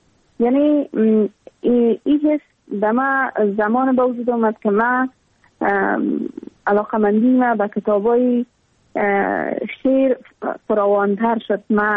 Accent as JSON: {"language": "Persian", "country": "Afghanistan", "tie": "born or raised there", "said": "تمام مردم افغانستان و حداقل هم نسلای ما، کسایی که هم دوره ما هستن، هم سن سال ما هستن، ما در دامن جنگ زاده شدیم، اما تو در جنگ کلان شدیم"}